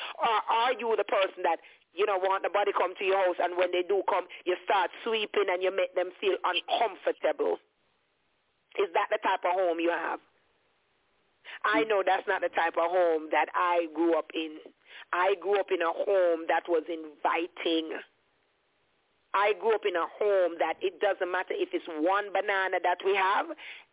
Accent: Jamaica; I didn't go to an Adventist school growing up in Jamaica.

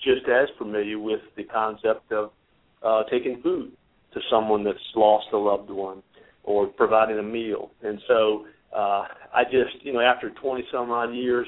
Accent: Bowling Green, Virginia, United States; But I'm from Bowling Green, Virginia. In fact, I'm an 11th generation Virginian.

